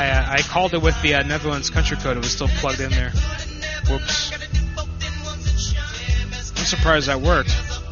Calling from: Illinois, United States; From Illinois.

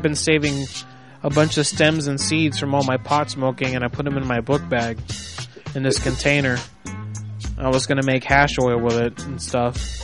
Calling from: New York City, New York, United States; I'm calling from New York City in the United States of America.

